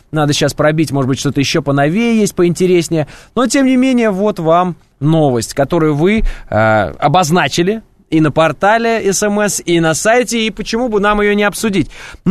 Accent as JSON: {"language": "Russian", "town": "Oral", "region": "West Kazakhstan Region", "country": "Kazakhstan", "lives_now": "Moscow, Russia", "said": "я вот из Уральска, да, вы вот из Актюбе."}